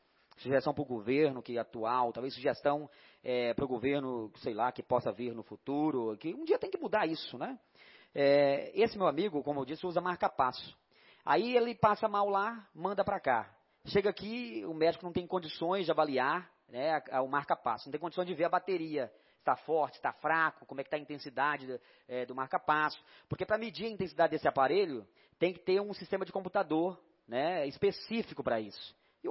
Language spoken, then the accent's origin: Portuguese; Unaí, Minas Gerais, Brazil; born there; Eu também nasci em Unaí.